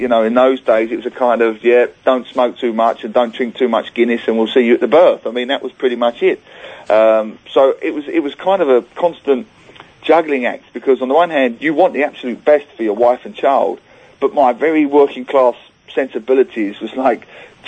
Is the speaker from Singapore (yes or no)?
yes; Singapore; now in Geelong, Australia; We, because I'm originally from Singapore, you know, we launched it in Singapore in Southeast Asia